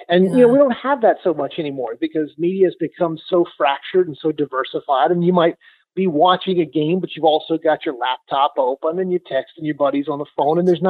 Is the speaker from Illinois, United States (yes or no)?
no; Atlanta, Georgia, United States; I mean, you know, I grew up in Atlanta. So you're around that all the time.